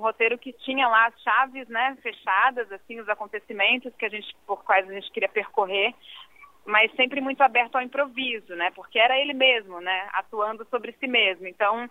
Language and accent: Portuguese; Bebedouro, São Paulo, Brazil; Eu já fui aluna da USP, sou de Bebedouro, né? Que é pertinho de Ribeirão também.